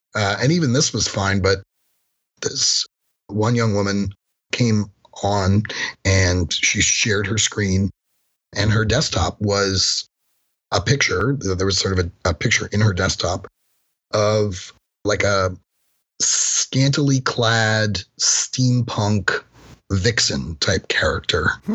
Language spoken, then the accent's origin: English; Manhattan, New York, United States; I grew up in Greenwich Village in Manhattan.